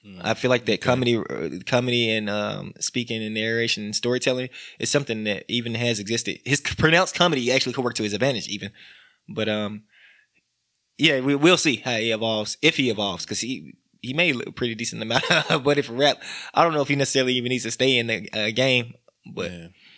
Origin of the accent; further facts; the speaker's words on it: Memphis, Tennessee, United States; Like I just can never make that statement. And I'm from Memphis.